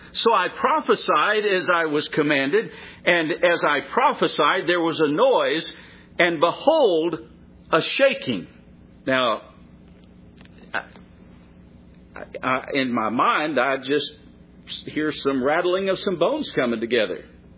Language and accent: English; Texas, United States; I grew up in West Texas, and one thing about West Texas that it's famous for is the wind and the sand.